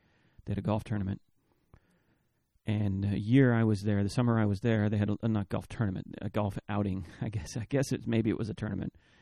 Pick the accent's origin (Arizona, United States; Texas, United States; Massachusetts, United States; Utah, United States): Texas, United States; Austin; You know, he found out I was from Austin.